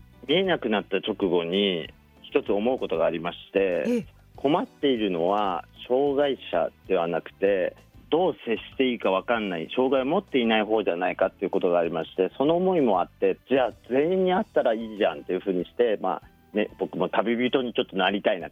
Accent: Hokkaido, Japan; also born or lived in Tohoku; 僕北海道出身ですし、東北に住んでいたこともあったんで、

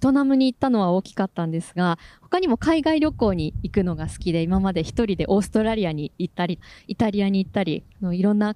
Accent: Nara, Japan; now in Tokyo, Japan; 私は奈良県出身で、現在は東京を拠点にフリーアナウンサーとして情報番組のリポーターやキャスター、司会などのお仕事をしています

